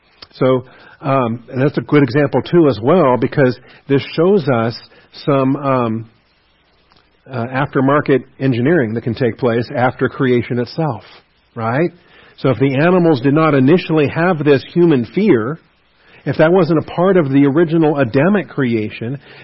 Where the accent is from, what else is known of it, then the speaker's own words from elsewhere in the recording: Pacific Northwest, United States; I grew up on the West Coast, in the Pacific Northwest.